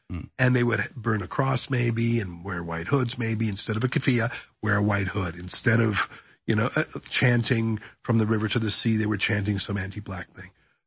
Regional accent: Calgary, Alberta, Canada; I was a Canadian, so I don't know what I was doing. But I was assigned, because I was from Calgary

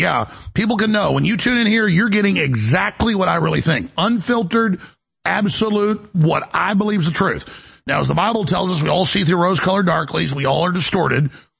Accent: Texas, United States; because I'm a Texan and I got family all over the state

